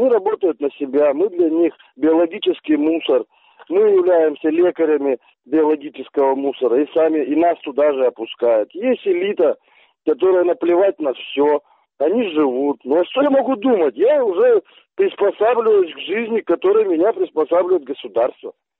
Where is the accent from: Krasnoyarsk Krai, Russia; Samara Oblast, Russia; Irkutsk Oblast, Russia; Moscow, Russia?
Krasnoyarsk Krai, Russia; Krasnoyarsk; что я живу в сельской местности. Понимаете, я вообще красноярец, по факту.